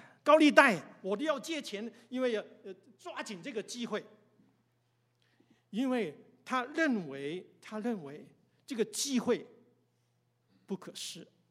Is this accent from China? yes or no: yes; China; 我们都是中国人啊，对于轮回这个观念，大家都了解了哈。